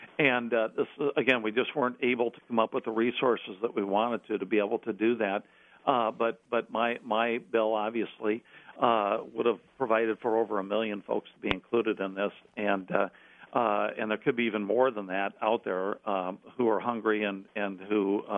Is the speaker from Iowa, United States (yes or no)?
yes; Sioux City, Iowa, United States; Well, I grew up in Sioux City, and I actually brought my lunch a lot.